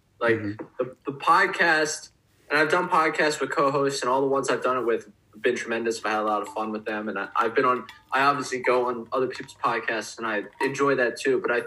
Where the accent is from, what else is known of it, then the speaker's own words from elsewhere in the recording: Oaks, Pennsylvania, United States; big discussion about my hometown because my address is Collegeville, but I'm technically in the Oaks area. Like technically I'm considered Oaks.